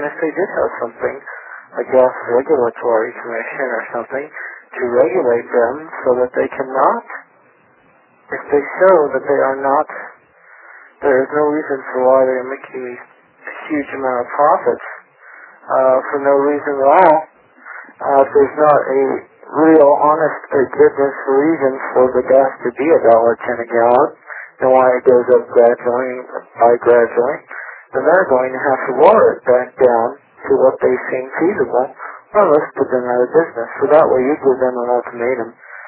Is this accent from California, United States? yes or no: yes; Los Angeles, California, United States; I am from West LA.